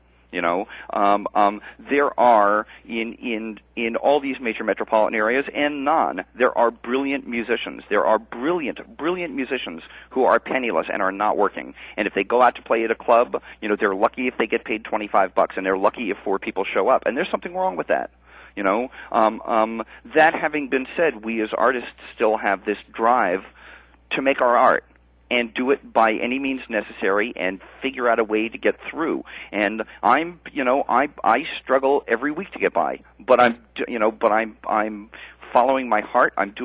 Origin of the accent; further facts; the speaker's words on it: New York, United States; me being a New Yorker, you know, I'm used to New York media or even West Coast media.